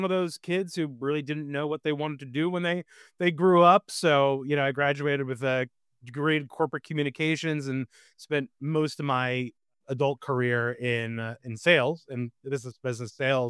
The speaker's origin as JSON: {"language": "English", "town": "Philadelphia", "region": "Pennsylvania", "country": "United States", "said": "I'm from Philly. So I had a stage. I was 16, you know, my parents were taking me back and forth to Philly."}